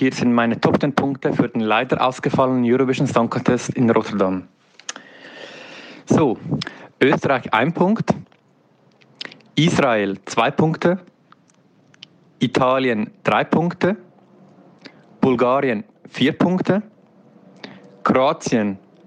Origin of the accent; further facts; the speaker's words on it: Schmerikon, St. Gallen, Switzerland; Ich komme aus Schmerkon in der Schweiz.